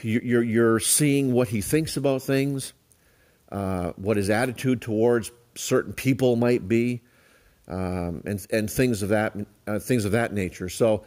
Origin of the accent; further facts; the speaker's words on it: Canada; charismatic renewal or the charismatic movement was burning through many of the Catholic parishes in my hometown back in Canada.